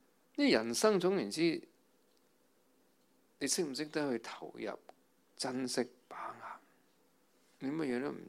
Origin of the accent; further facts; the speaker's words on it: China; 我哋中国人讲情绪是忽学而能